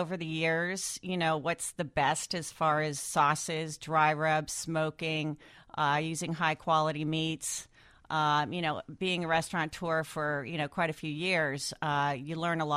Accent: New Jersey, United States; I grew up in New Jersey, of all places.

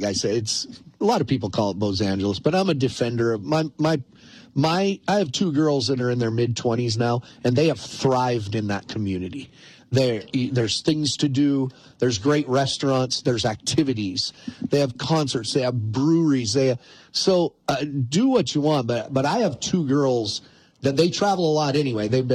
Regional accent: Choteau, Montana, United States; Shoto, Montana, my hometown, has about half the number of stores on Main Street it used to, and the enrollment at the high school is half what it used to be.

